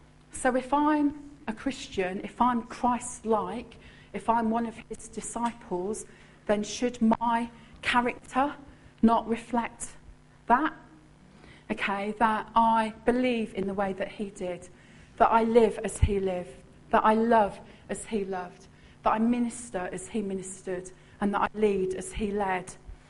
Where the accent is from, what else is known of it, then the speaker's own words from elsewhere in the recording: Brighton, South East England, United Kingdom; Now, I'm from Brighton, I see the waves when they hit that shore.